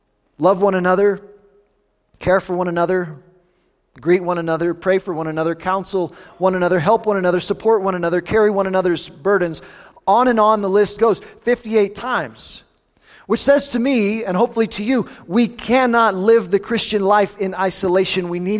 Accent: Kansas, United States; So born and raised in Southeast Kansas

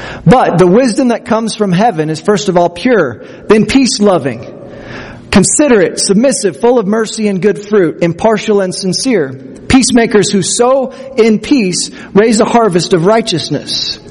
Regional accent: Midwest, United States; I grew up in the Midwest, and it seemed like we were the home team.

